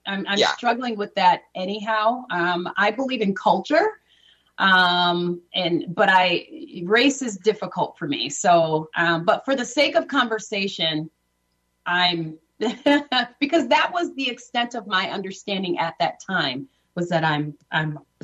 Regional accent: Rochester, New York, United States; born there; now in Minnesota, United States; But I am not originally from Minnesota. I'm actually born in Rochester, New York.

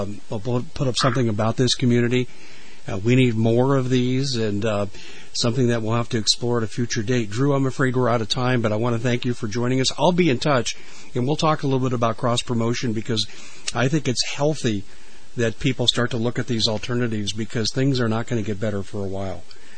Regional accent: Colorado, United States; I grew up in Colorado.

